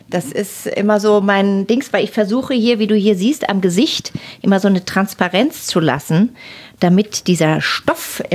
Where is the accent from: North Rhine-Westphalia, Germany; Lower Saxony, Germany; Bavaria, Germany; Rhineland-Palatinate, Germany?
Bavaria, Germany; Gmund am Tegernsee; Was komme ich jetzt aus Gmund vom Tegernsee und was interessiert die denn überhaupt?